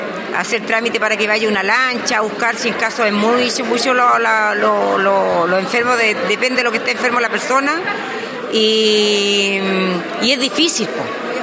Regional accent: Alejandro Selkirk, Valparaíso, Chile; Yo vengo de Alejandro Selkirk, de la isla, que estamos muy alejados de acá de Juan Fernández

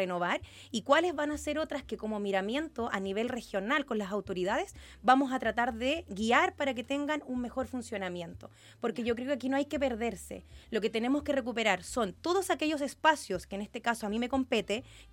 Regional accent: Quilpué, Valparaíso, Chile; born there; todos piensan que soy quinterana, no nací en Quintero, nací en Quilpué, yo vivo en Quilpué

